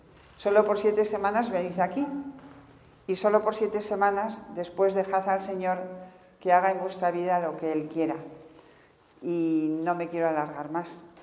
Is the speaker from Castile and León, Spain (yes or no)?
yes; Castile and León, Spain; yo soy castellana vieja, muy vieja